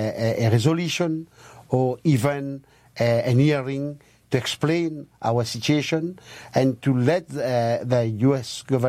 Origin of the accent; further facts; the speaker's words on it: Peros Banos, British Indian Ocean Territory; born there; moved away; I was born on Peros Banos, one of the island of Chagos Archipelago, and I was expelled in 1968.